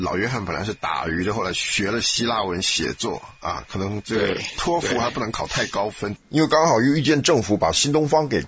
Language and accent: Chinese; Taiwan; 这是我们小时候在台湾受的教育最重要的事情